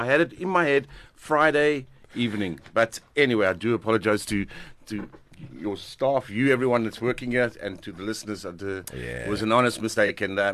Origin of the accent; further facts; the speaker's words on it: Pretoria, Gauteng, South Africa; now in Durban, South Africa; I have quite good friends that I grew up in Pretoria that's been living here for 27 odd years.